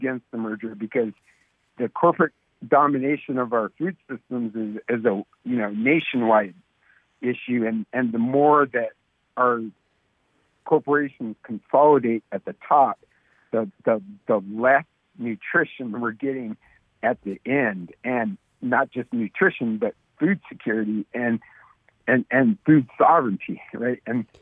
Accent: Seward, Alaska, United States; I grew up in Seward, Alaska

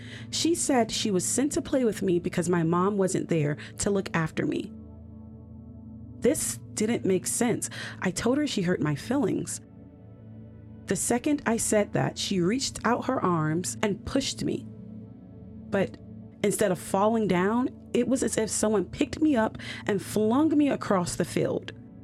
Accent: Midwest, United States; I grew up in the Midwest in the 80s when parents used to let their kids climb trees, swim in rivers, chase fireflies

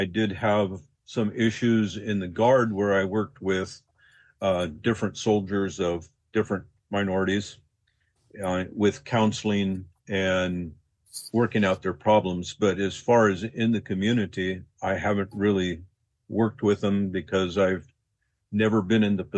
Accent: Alaska, United States; So I came to Alaska in 1964. I've been here pretty much ever since. I grew up in Southeast Alaska.

